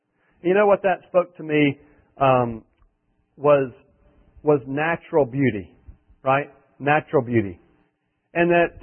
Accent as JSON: {"language": "English", "town": "Salisbury", "region": "North Carolina", "country": "United States", "tie": "born or raised there", "said": "I grew up in Salisbury, and right next to Granite Quarry, right? Town adjoins Granite Quarry"}